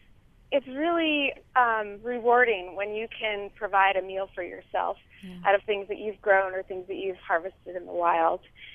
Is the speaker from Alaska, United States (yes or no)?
yes; Anchorage, Alaska, United States; I grew up here in Anchorage, and we lived a very subsistence lifestyle in the city.